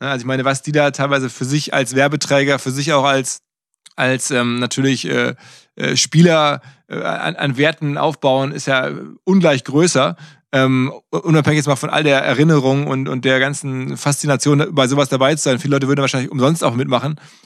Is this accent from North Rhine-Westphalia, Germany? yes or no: yes; Essen, North Rhine-Westphalia, Germany; now in Hamburg, Germany; Naja, ich bin ja in Essen groß geworden, im Ruhrgebiet.